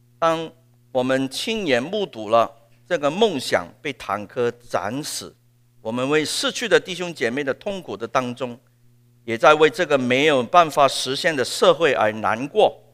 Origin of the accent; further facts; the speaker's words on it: Hong Kong; 我们当时香港人觉得自己是香港人，我从来不觉得自己是中国人的。到现在很多香港人也是这样想，我不是中国人，我是香港人。